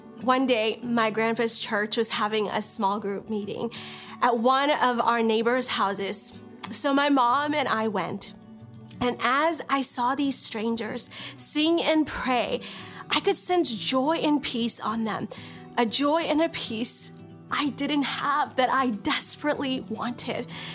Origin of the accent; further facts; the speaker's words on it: India; born there; this is my story. I was born in India into an Orthodox Christian home with a rich heritage in Christianity dating back to the time when one of the disciples, Thomas, came to Kerala, India.